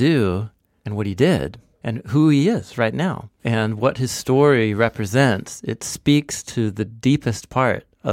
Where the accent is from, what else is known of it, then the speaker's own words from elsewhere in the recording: Scotland, United Kingdom; I'm Scottish, so I have a particular affinity to the Scottish